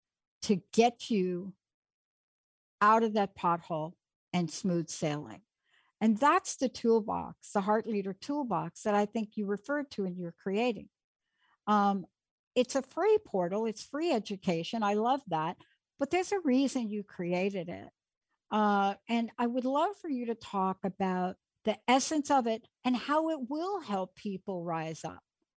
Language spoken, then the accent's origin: English; East Coast, United States; I'm from the East Coast. There are potholes everywhere.